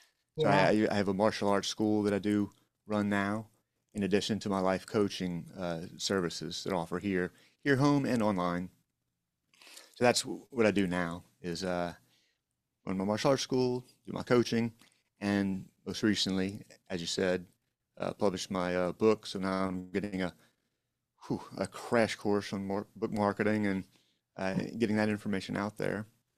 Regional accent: Houma, Louisiana, United States; I was born and raised here in Houma, Louisiana, about an hour south of New Orleans.

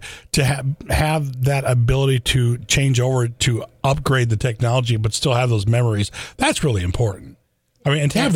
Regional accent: Lansing, Michigan, United States; now in Holt, United States; Even though I live in Holt, I'm from Lansing. Okay. I'm from the north side of Lansing, which is kind of its community in itself.

